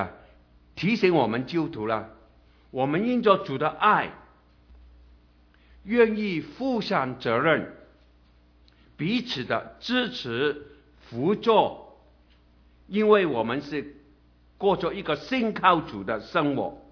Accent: China; 不是我们中国人的文化是高高在上，告诉下级你要做什么

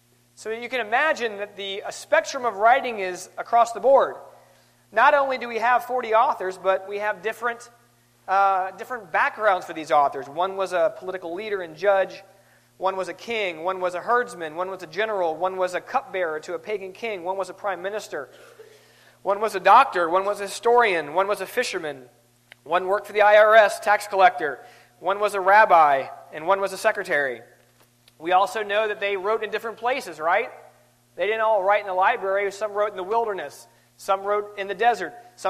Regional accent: Georgia, United States; I'm from Georgia, and you know, some of us talk slow and some of us talk fast. But either way, we talk in the King's English

